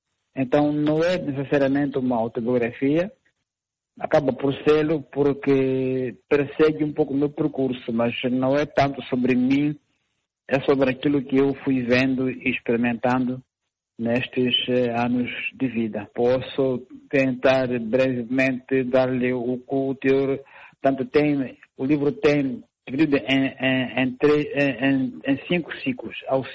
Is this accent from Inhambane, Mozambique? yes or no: yes; Zoalo, Inhambane, Mozambique; desde a minha infância na minha aldeia natal em Zoalo, no distrito de Omoína, em Nhambane